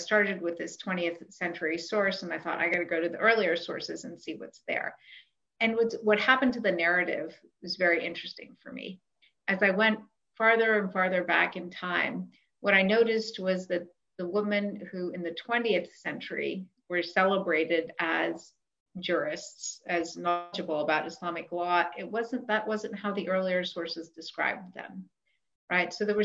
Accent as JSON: {"language": "English", "town": "New York City", "region": "New York", "country": "United States", "tie": "born or raised there", "said": "I grew up in New York City."}